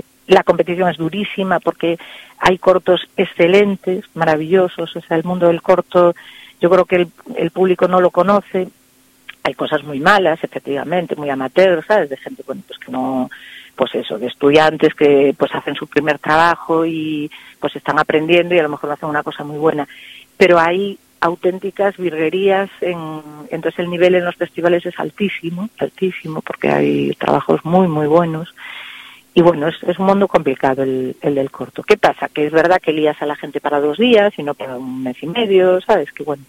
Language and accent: Spanish; Lugo, Galicia, Spain; Yo me crié en Lugo, no en Coruña, pero bueno, era un poco la arquitectura de la época